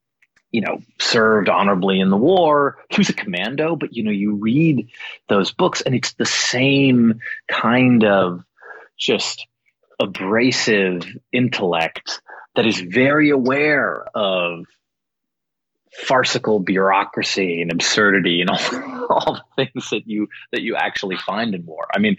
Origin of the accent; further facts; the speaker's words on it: White Plains, New York, United States; Yeah, White Plains, New York is where I grew up.